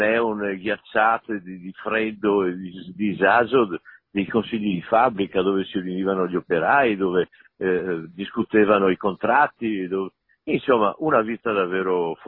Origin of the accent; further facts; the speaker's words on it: Venice, Veneto, Italy; io sono veneziano, benissimo, ma non sono veneziano, sono castellano.